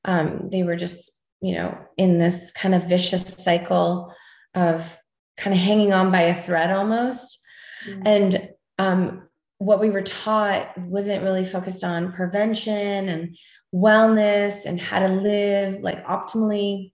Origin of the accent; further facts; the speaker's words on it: Canada; I'm originally from Canada